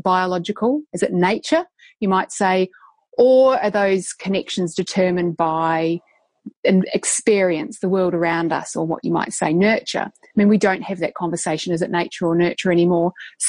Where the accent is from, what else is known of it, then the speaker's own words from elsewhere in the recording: New Zealand; accent: Kiwi; And I know it was not my Kiwi accent